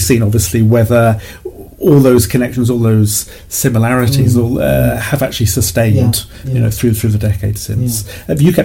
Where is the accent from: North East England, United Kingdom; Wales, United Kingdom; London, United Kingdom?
Wales, United Kingdom; Cardiff; I'm from Cardiff originally